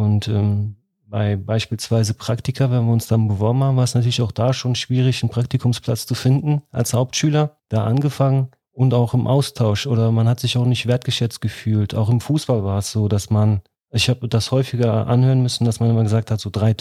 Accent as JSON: {"language": "German", "town": "Auerberg", "country": "Germany", "tie": "born or raised there", "said": "ich bin in Auerberg aufgewachsen, es war eine türkische Siedlung, also eine klassische Arbeiterfamilie, die bei damals VW Aluminium gearbeitet haben."}